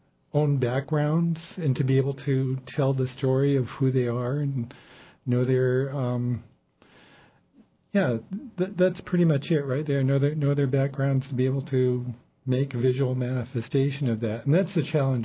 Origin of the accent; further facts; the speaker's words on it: United States; since I'm also an American boy, just like so many others, I can tell that part of the story too.